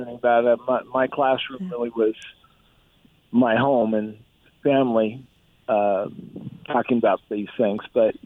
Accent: Atherton, California, United States; also born or lived in Utah; Well, I was born here, and then I grew up in California in a little town called Atherton.

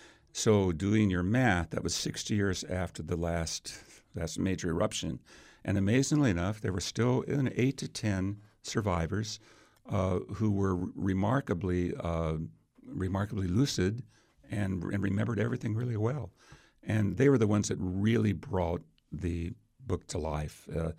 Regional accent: Vallejo, California, United States; I was raised in the Bay Area in Vallejo.

